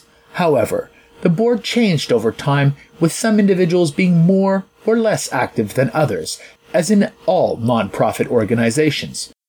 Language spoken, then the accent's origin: English; Lachine, Quebec, Canada; it was published in my hometown of Lachine, and I had friends of the family that were directly involved.